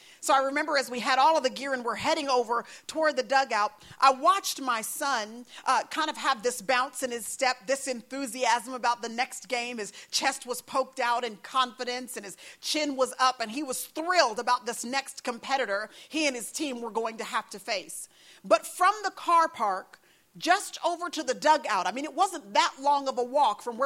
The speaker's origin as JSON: {"language": "English", "region": "Texas", "country": "United States", "said": "And I don't know where you are from, but we're from Texas."}